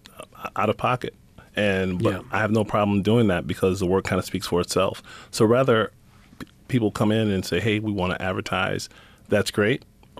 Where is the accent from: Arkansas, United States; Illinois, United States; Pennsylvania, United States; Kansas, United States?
Illinois, United States; Chicago; now in Rochester, United States; I'm from Chicago originally, but I came here for the summers. My grandparents moved from Chicago to here like in 70 or 71 or something.